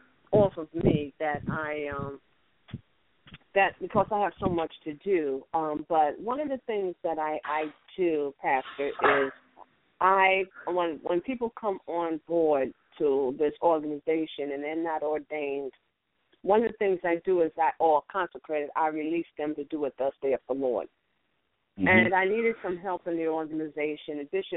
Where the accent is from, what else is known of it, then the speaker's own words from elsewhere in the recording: New York, United States; I'm originally from New York, retired as an NYPD detective, and now I see the ages of when people get in trouble.